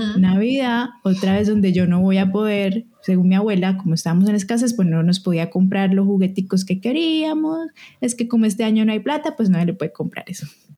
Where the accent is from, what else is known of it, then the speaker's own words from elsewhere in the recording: Bucaramanga, Santander, Colombia; estuve donde mi mamá, en Bucaramanga, en mi tierra.